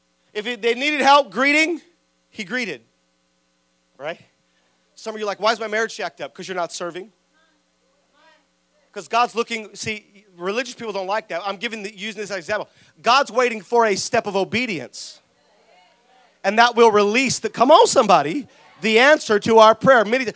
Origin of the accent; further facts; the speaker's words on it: Salinas, California, United States; I come from Salinas. You know, Salinas isn't the smallest town, but it's definitely not the biggest town.